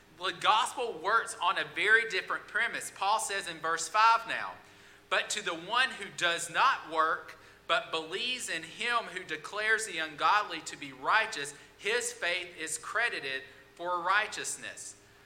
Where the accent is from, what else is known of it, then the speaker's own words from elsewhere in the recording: Alabama, United States; the greatest university in all the world, the University of North Alabama, I went there, and it was in my hometown.